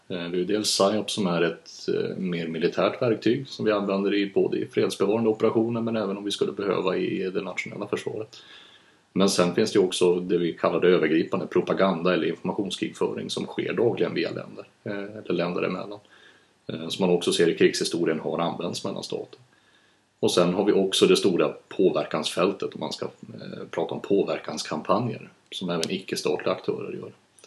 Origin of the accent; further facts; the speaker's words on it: Kalix, Norrbotten County, Sweden; Många säger det, men jag tror aldrig jag har haft någon jättestark dialekt heller. Det blir nog värre när jag ringer hem och ska prata med föräldrarna hemma i Norrland.